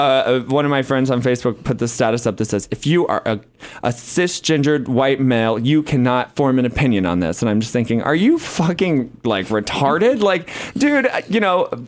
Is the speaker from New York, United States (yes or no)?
no; Florida, United States; yeah, I'm from Florida.